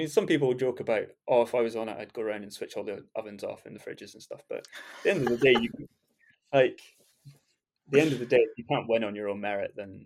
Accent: Scotland, United Kingdom; I'm Scottish

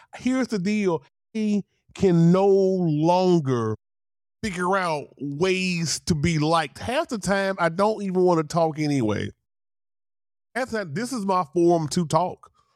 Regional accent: Louisiana, United States; I'm from Louisiana, so I talk fast.

